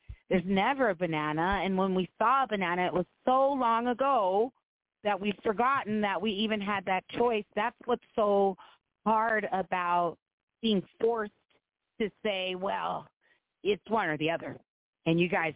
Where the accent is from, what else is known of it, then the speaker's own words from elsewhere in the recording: California, United States; born there; She's from the area where I was born in California.